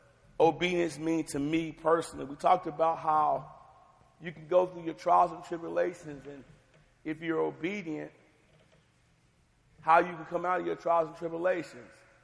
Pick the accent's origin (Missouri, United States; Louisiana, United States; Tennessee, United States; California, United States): Tennessee, United States; I'm from Tennessee, and I'm a little country sometimes. And we have a little saying in Tennessee.